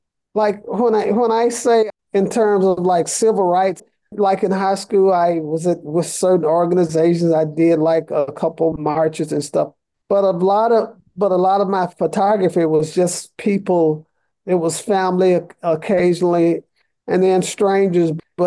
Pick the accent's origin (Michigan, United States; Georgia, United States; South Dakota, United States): Georgia, United States; Atlanta; growing up in Atlanta in the 60s and 70s, the civil rights movement